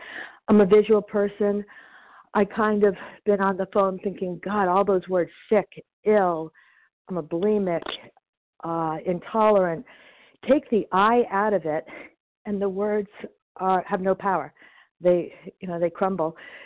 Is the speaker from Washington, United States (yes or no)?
no; New Hampshire, United States; from New Hampshire.